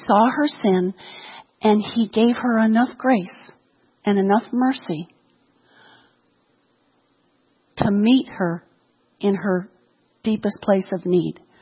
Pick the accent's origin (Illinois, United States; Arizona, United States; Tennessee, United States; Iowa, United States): Illinois, United States; my husband and I grew up in the Chicago area. And we felt like we were called to go to California.